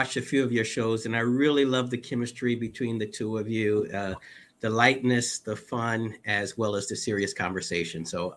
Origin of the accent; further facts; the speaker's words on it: North Carolina, United States; born there; now in New York, United States; And though I am known far and wide as a New Yorker, I really was born in North Carolina.